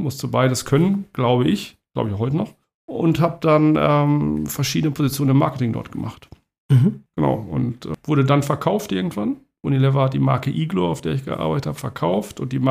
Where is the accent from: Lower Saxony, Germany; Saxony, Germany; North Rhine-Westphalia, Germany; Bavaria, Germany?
North Rhine-Westphalia, Germany; Dortmund; now in Hamburg, Germany; bin seit 25 Jahren in Hamburg, deswegen das Moin. Jo. Bin aber gebürtiger Ruhrgebietler, komme aus Dortmund und habe in Münster studiert.